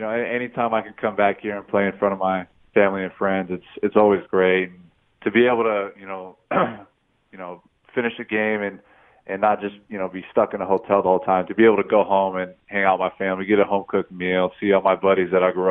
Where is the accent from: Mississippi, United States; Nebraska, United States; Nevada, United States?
Nevada, United States; Las Vegas; And growing up in Vegas, going to games all the time, you always heard people, you know, talking about, oh, back in the day